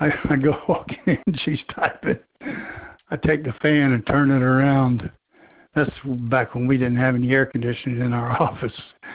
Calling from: Alabama, United States; I'm calling from Blount County.

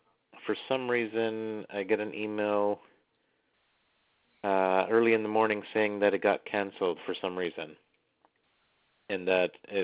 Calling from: Canada; I'm calling from Canada, if that makes any difference.

